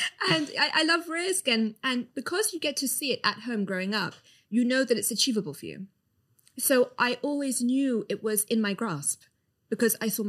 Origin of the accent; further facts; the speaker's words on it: London, United Kingdom; I was born and raised in London. My parents are from Pakistan. So they were born in Pakistan, but they came to London when they were quite young, I think around 5. They were also raised in London. So I almost feel like I'm second generation British.